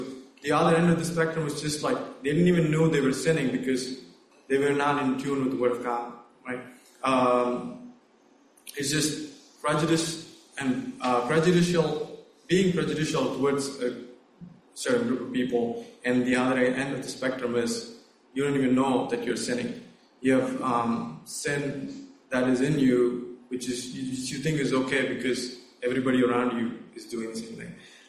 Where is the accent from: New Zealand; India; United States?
India; I come from India